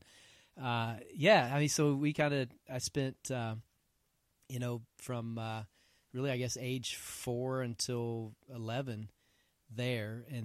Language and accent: English; Donelson, Tennessee, United States; most people know us and know we grew up in Donelson. I'm more Donelson Hermitage